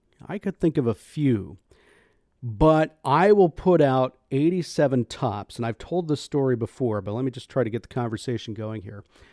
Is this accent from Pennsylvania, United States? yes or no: no; Florida, United States; And growing up in Florida in the summer, your yard has to be mowed every week.